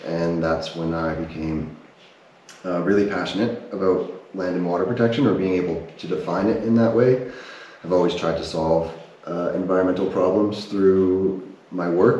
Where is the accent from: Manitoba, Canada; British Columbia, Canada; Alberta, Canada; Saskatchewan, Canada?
Alberta, Canada; Lethbridge; born there; I was born in Lethbridge. My father's family has been here for a few generations, and my mom was a new immigrant from North Yorkshire, England. But farming and land connected roots, and I've being born in the heart of Blackfoot Territory